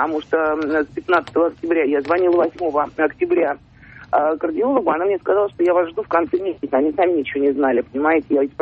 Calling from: Moscow, Russia; я из Москвы.

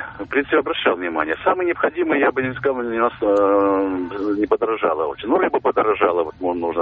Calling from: Moscow, Russia; Я из Москвы звоню.

